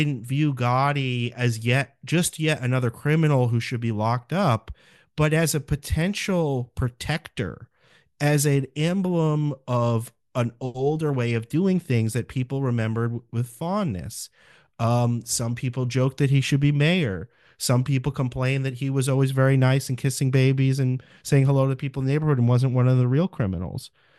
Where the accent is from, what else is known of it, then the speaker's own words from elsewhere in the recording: New York, United States; I'm a New Yorker, so I had some vague memory of this, but we New Yorkers have perhaps an unhealthy fondness for characters like this.